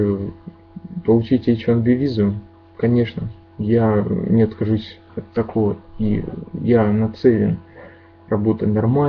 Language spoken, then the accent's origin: Russian; Donetsk, Donetsk Oblast, Ukraine; мне 24, я из Украины, город Донецк.